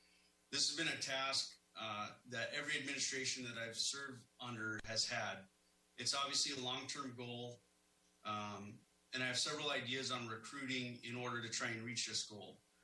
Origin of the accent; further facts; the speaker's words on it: Fairbanks, Alaska, United States; I was born and raised here in Fairbanks. I grew up in this unique culture that is interior Alaska.